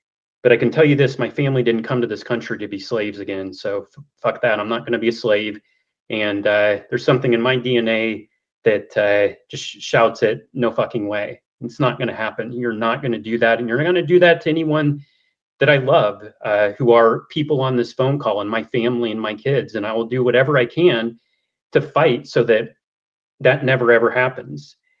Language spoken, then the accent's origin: English; Council Bluffs, Iowa, United States; And as she said, I'm from Council Bluffs, Iowa.